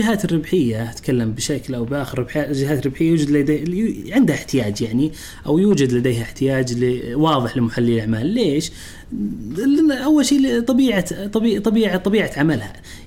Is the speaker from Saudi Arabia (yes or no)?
yes; Saudi Arabia; محللين الاعمال عندنا في السعوديه غالبا مرتبطين بالمشاريع التقنيه بشكل كبير